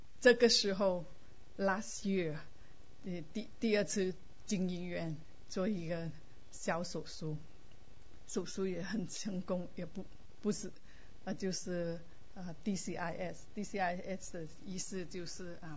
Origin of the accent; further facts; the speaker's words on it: Vietnam; now in San Jose, United States; 我来美国36年了。36年前呢，这父亲带奶奶带我跟弟弟从越南来到美国的东部一个小镇，